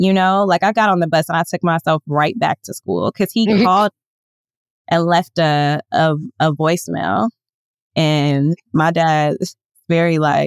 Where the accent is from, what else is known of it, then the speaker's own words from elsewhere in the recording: Los Angeles, California, United States; Girl, South LA, all over South LA. Like, from between Jefferson and Western, mm-hmm, to like Normandy and Imperial.